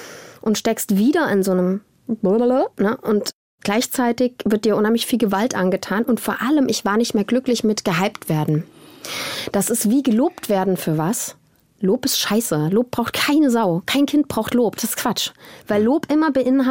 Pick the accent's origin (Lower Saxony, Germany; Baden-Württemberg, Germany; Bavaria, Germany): Baden-Württemberg, Germany; Tübingen; ich komme aus Tübingen, da raus aus dieser kleinen, supergeilen Bubble, wo du ja wirklich voll behütet bist